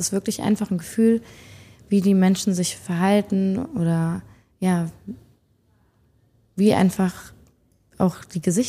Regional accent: Berlin, Germany; Als Berliner Girl.

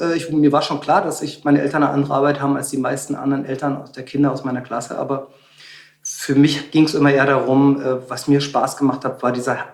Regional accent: East Berlin, Berlin, Germany; Wir kommen aus der DDR, wir sind in Ost-Berlin hier haben wir gewohnt, ich bin ja auch groß geworden. Aber die ersten 3 bis 4 Lebensjahre bin ich mit dem Staatszirkus der DDR mitgetourt.

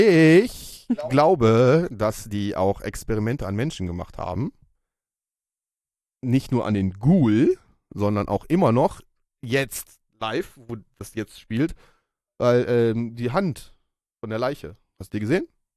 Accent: North Rhine-Westphalia, Germany; Das, wir sind aus dem Ruhrgebiet.

